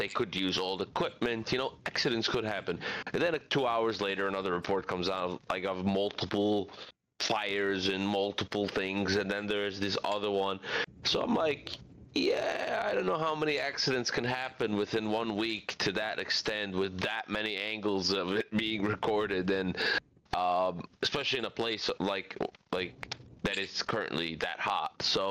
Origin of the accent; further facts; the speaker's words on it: New York, United States; I'm from New York, shady shit is not even like the beginning to describe what's happening in the legal system over there.